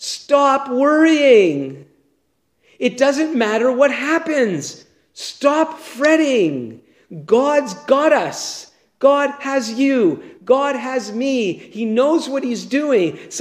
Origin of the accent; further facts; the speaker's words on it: Montreal, Quebec, Canada; We grew up in Montreal, and a part of Montreal, there was lots of high-rise apartment buildings